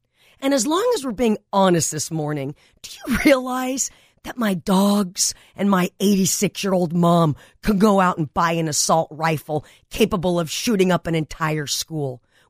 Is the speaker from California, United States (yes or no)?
yes; Granada Hills, California, United States; when I was a free-spirited tomboy growing up on Goya Street in Granada Hills, decades before becoming the tax lady and owner of the largest business of its kind in the country, I went to some of the best public schools in all of California